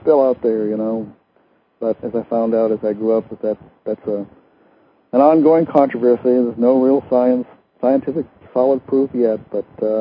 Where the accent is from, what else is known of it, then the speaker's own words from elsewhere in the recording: Maine, United States; From where I'm from, originally I'm from Maine, and up in New England